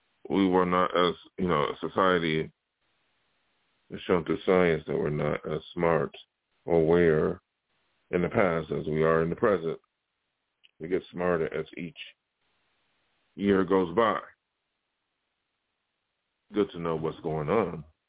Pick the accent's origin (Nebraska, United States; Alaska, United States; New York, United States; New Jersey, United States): New York, United States; You know, like I'm come from New York State, which is traditionally a very open-minded state.